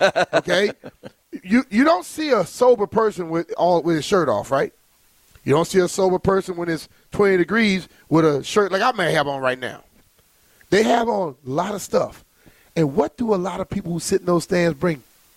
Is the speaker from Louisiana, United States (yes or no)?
yes; Louisiana, United States; Hell, I came from Louisiana. I was in Louisiana all my life. Then I came here.